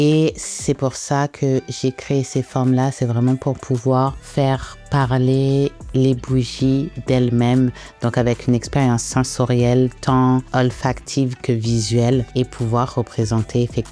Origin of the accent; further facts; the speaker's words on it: Guadeloupe; Donc, je suis guadeloupéenne et effectivement, en Guadeloupe, on connaît bien ce problème avec l'eau